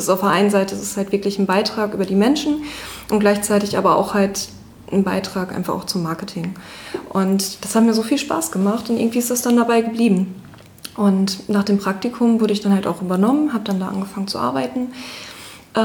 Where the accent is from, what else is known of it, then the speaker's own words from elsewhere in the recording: Recklinghausen, North Rhine-Westphalia, Germany; now in Wilhelmshaven, Germany; Ich komme eigentlich aus Recklinghausen, wohne aber in Wilhelmshaven, schon ja, eine ganze Weile auch mittlerweile.